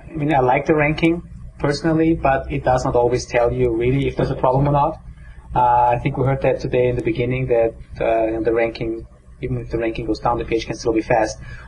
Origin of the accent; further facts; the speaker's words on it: Austria; English is a second language; I'm from Austria, so I was looking at the Austrian mobile phone providers.